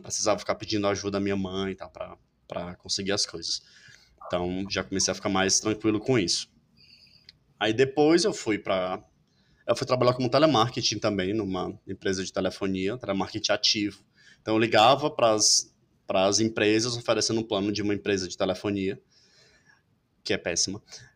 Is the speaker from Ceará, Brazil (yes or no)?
yes; Maracanaú, Ceará, Brazil; Então, eu sou de Maracanaú, só para localizar você. Tem Fortaleza, que é a capital, sei lá, uns 15 quilômetros tem Maracanaú